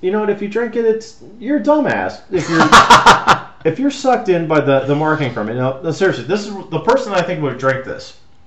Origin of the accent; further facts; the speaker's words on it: Erie, Pennsylvania, United States; Growing up in Erie, we don't have fancy stuff like this.